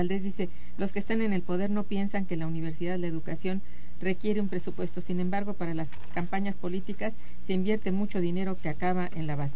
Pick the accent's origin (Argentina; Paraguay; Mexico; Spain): Mexico; no somos todos los mexicanos.